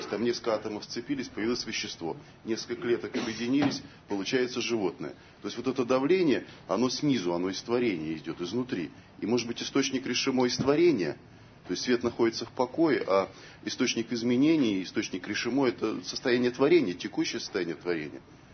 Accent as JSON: {"language": "Russian", "region": "Saint Petersburg", "country": "Russia", "said": "из Питера."}